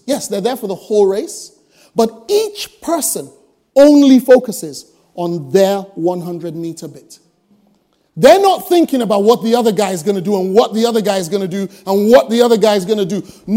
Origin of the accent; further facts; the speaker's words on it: Nigeria; Earlier on, I told you, I come from Africa, yay, Nigeria, yay, you know.